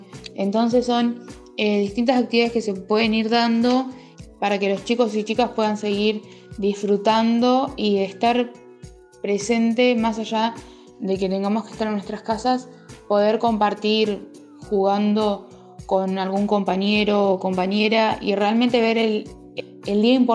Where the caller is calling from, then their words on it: La Pampa, Argentina; de La Pampa.